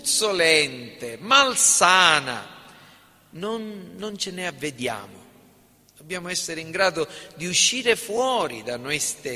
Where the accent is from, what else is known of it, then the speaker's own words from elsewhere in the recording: Sicily, Italy; noi siamo siciliani